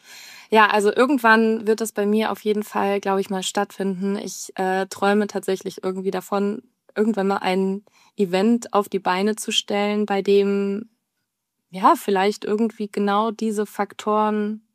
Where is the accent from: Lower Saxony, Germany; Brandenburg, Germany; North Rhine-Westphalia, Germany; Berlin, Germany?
North Rhine-Westphalia, Germany; Cologne; Also ich komme aus Köln, wir haben genug kölsche Kneipen